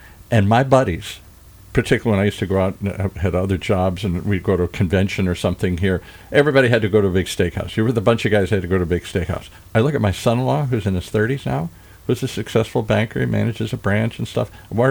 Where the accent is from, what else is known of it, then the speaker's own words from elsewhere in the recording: Midwest, United States; now in California, United States; I love seafood, and I'm from the Midwest, so I came to California seeking seafood.